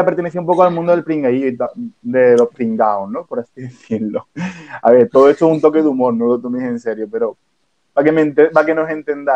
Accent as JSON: {"language": "Spanish", "town": "Chiclana de la Frontera", "region": "Andalusia", "country": "Spain", "tie": "born or raised there", "said": "Nosotros estamos contando nuestra experiencia de cómo nos criamos en Chiclana"}